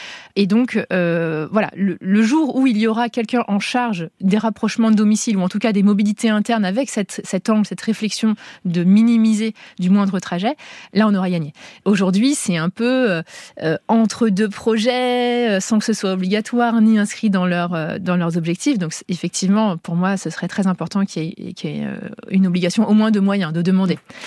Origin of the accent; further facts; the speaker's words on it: Lyon, Auvergne-Rhône-Alpes, France; Moi, je suis lyonnaise.